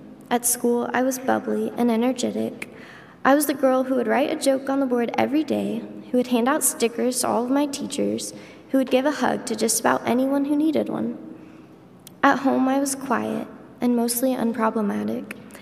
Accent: Denver, Colorado, United States; born there; I was born in Denver, Colorado.

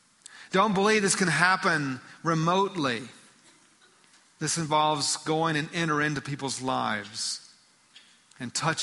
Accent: Georgia, United States; I was born and raised in Georgia.

